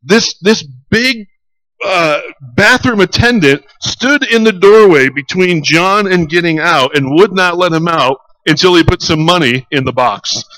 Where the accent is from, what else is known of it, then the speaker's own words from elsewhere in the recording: Syracuse, New York, United States; I grew up in Syracuse, at the Syracuse Chiefs games, the AAA club for the Toronto Blue Jays, I remember as a kid going